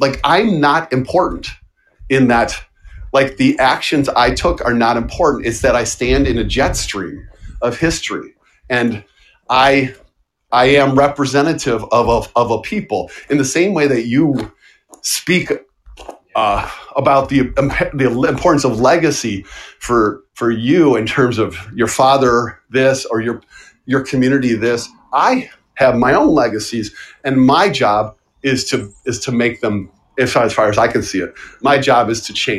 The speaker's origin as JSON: {"language": "English", "town": "Dearborn", "region": "Michigan", "country": "United States", "said": "I'm from Dearborn, Michigan, which is Henry Ford's hometown"}